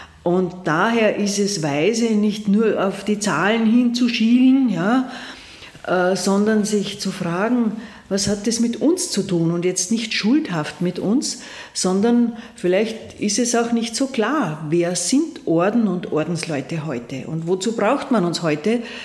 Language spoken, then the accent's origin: German; Laa an der Thaya, Lower Austria, Austria; Ich komme aus La an der Theia